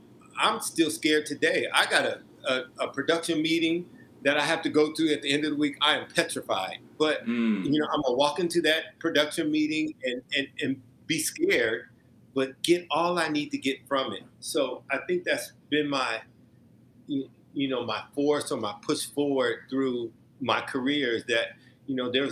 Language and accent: English; Omaha, Nebraska, United States; I always go back and I say, God, I'm from Omaha, Nebraska.